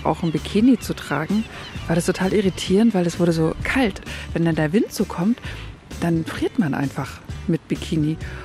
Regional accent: Baltic coast, Germany; Also ich bin an der Ostsee groß geworden und FKK war Gang und Gäbe.

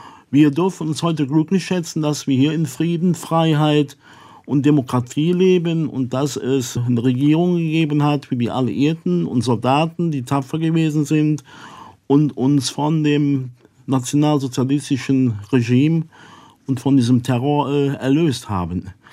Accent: Merode, North Rhine-Westphalia, Germany; Ja, es hat zum Beispiel in meinem Heimatort Merode eine Situation gegeben.

